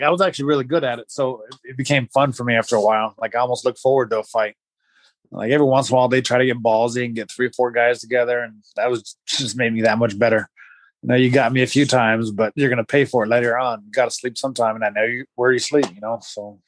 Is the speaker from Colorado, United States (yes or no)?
yes; Denver, Colorado, United States; born there; I was born in Colorado, in Denver.